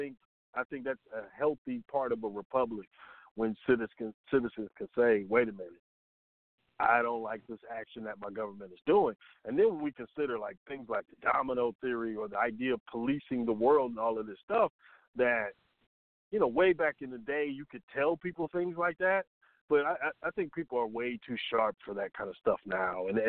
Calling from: Georgia, United States; I'm in Georgia.

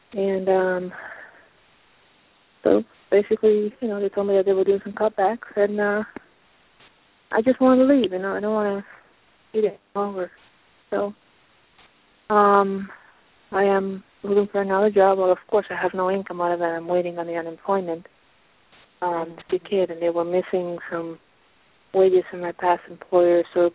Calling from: Pennsylvania, United States; from Pennsylvania.

